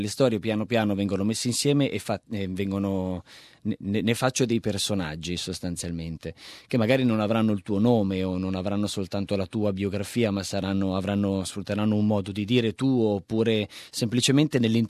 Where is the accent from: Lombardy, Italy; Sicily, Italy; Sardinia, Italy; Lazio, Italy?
Lombardy, Italy; quello che per noi lombardi, perché io sono lombardo, è lo stereotipo del migrante